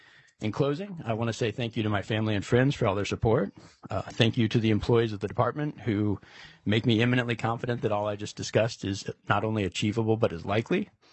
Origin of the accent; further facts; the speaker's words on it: Anchorage, Alaska, United States; also born or lived in Washington, D.C.; I grew up in Anchorage, and I've lived there almost all my life, except for some time that I went outside for college and law school.